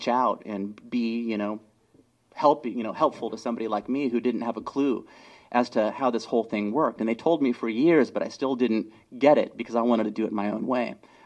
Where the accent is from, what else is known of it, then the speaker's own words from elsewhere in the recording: San Diego, California, United States; I grew up in San Diego, you know, oldest of 3 children.